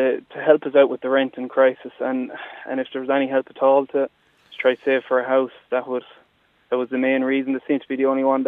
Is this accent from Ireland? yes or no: yes; Kilkenny, County Kilkenny, Ireland; now in Limerick, Ireland; so I'm living in Limerick at the moment. I'm originally from Kilkenny